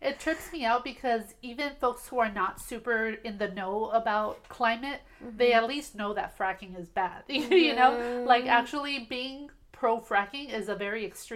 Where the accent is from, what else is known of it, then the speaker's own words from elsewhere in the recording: Maywood, California, United States; I grew up in Southeast LA in a city called Maywood, which is a very impacted community as far as environmental racism. Mm-hmm. We're almost exclusively Chicanx, Latinx community